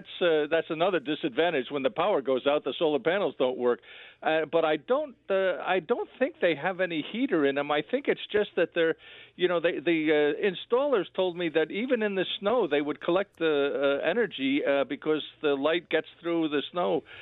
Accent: Poughkeepsie, New York, United States; I grew up in Poughkeepsie, and it was the snow was pretty darn deep.

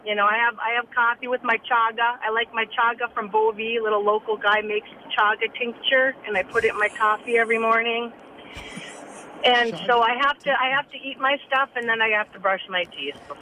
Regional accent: Side Lake, Minnesota, United States; I grew up in Side Lake, but I live north of Nashwauk, I work in Hibbing.

